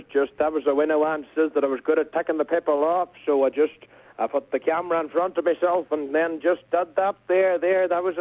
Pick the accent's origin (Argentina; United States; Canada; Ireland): Ireland; So I think, as an Irish agent myself, I would have the full package.